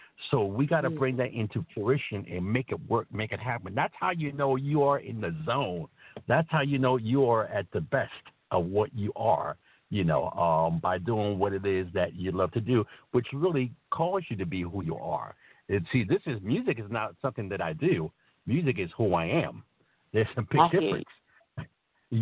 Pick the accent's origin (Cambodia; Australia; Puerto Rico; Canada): Puerto Rico; Santurce; born there; also born or lived in Bronx, United States / New Haven, United States; I was born in Santurce, Puerto Rico, and then I went to the Bronx, New York, like a lot of Latinos, Puerto Ricans, Latinos do. From the Bronx, New York, I went over to New Haven, Connecticut, where I stayed close to about 30 years.